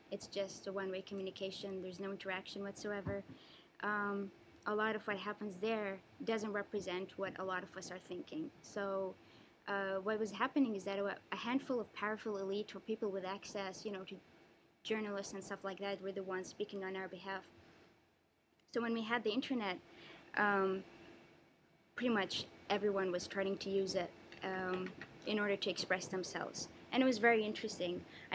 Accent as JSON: {"language": "English", "country": "Bahrain", "said": "I come from Bahrain. It's a very long trip to here"}